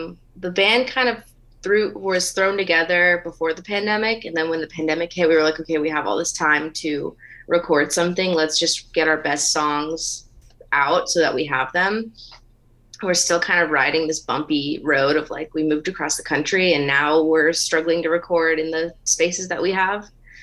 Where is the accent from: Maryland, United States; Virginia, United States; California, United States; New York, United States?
California, United States; Los Angeles; It's a tough town to grow up in. Like being born and raised in Los Angeles, everyone is striving for this thing